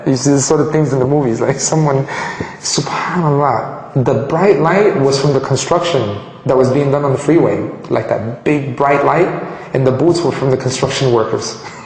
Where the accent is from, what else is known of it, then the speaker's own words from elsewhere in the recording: Colombia; Because he knew I was from Colombia.